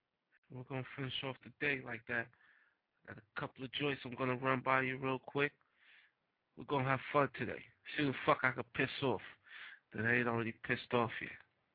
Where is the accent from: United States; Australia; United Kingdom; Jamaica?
Jamaica; accent: Jamaican; Between my Jamaican accent and the way I speak, I sound fucked up, man.